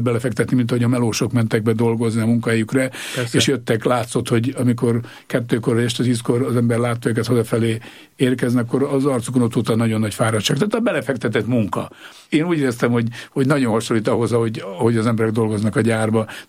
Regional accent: Borsod-Abaúj-Zemplén, Hungary; born there; Az pontosan azt jelenti, hogy születtem a Lenin-Kosztát művek lábánál 100 méterre a gyártól.

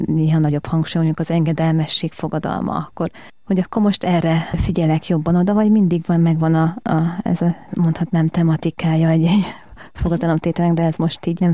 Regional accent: Eger, Heves, Hungary; az én szülővárosomban, Egerben volt

